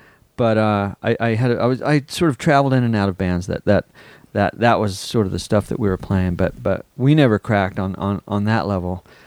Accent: Mammoth Lakes, California, United States; also born or lived in Los Angeles; I'm from LA. I grew junior high and high school in Mammoth, a ski resort up about 5 hours north of here.

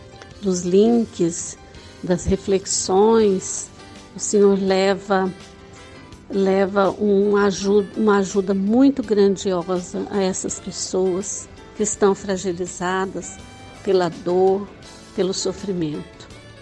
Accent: Marilândia do Sul, Paraná, Brazil; now in Lorena, Brazil; Sou natural de Marilândia do Sul, no Paraná, e moro em Lorena já há uns 45 anos.

